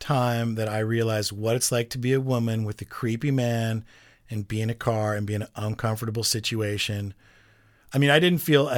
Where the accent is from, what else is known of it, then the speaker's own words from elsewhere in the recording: Arcadia, California, United States; You know, we're 15. I grew up in Arcadia.